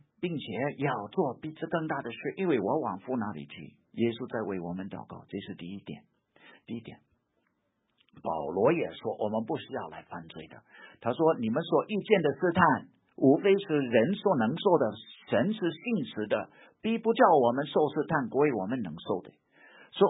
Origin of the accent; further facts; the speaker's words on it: United States; 我本来你是美国土生土长